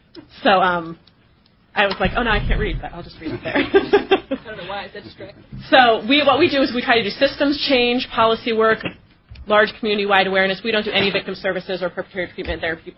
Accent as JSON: {"language": "English", "town": "Ferndale", "region": "Washington", "country": "United States", "said": "I'm from Ferndale."}